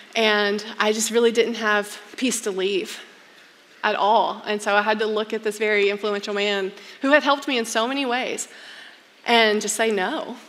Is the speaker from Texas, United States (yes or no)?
yes; Texas, United States; I looked at the 3 of them and said, you're crazy, it's Ohio, I'm a Texan. Please. But I stayed in Fort Worth.